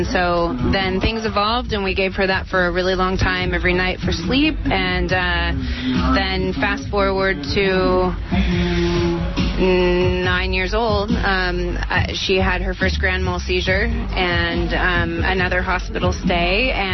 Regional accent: Ukiah, California, United States; a friend that I grew up with in Ukiah

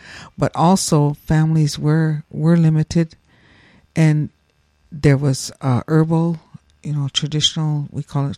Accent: South Dakota, United States; I'm from South Dakota, you know, the Northern Plains, you know, I'm only speaking for what I know from my area.

